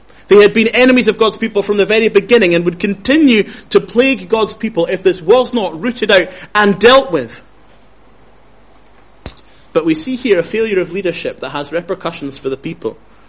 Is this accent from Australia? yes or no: no; Scotland, United Kingdom; I'm from Scotland